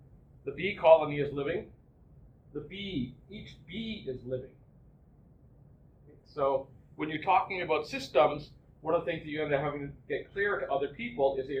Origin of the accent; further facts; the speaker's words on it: Gravenhurst, Ontario, Canada; now in Toronto, Canada; I'm from Gravenhurst, for those of you who know Muskoka. And so it's been a long route since then. And I do live in Toronto.